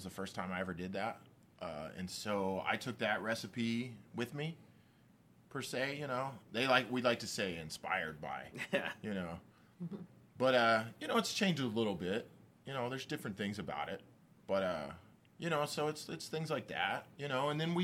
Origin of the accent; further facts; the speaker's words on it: Texas, United States; because we're Texan, we have, you know, fresh chilies over here, and we have papayas